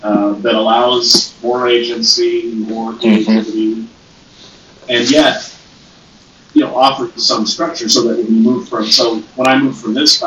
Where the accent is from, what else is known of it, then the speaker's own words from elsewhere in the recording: United States; I'm American, you are both Canadian, right?